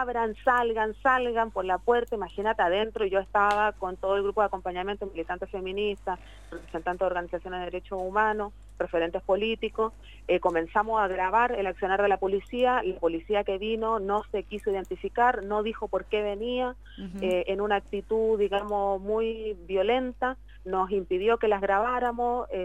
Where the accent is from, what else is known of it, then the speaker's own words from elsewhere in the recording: Chile; sí, que yo soy chilena